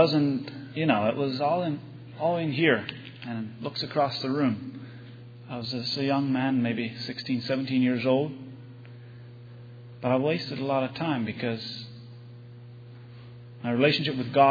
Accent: Bainbridge, New York, United States; I'm from Bainbridge, New York.

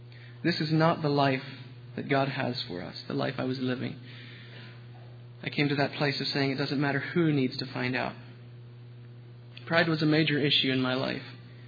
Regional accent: Myerstown, Pennsylvania, United States; I'm from Myerstown, Pennsylvania.

